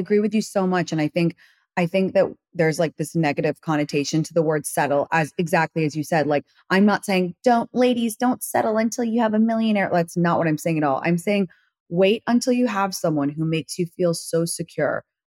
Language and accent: English; London, United Kingdom; moved away as an adult; I know I sound super American, but I was raised in London until I was 19.